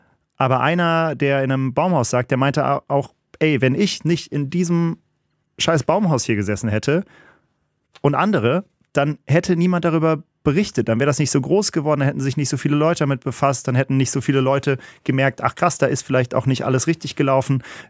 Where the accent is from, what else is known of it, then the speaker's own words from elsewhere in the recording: North Rhine-Westphalia, Germany; Also ich komme ja hier aus NRW